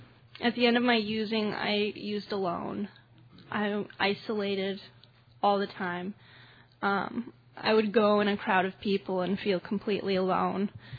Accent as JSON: {"language": "English", "town": "Albuquerque", "region": "New Mexico", "country": "United States", "said": "So I'm from Albuquerque, New Mexico. And I love the Southwest."}